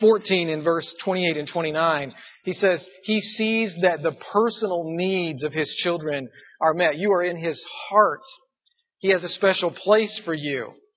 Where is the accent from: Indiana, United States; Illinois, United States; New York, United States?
Indiana, United States; Indianapolis; Now I'm from Indianapolis, and our center for the Colts is Jeff Saturday.